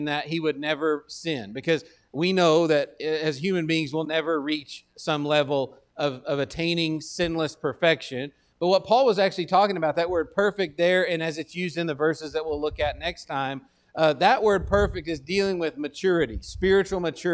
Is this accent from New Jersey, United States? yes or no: no; Texas, United States; accent: Texas; because they make me sound so smart with my Texas accent.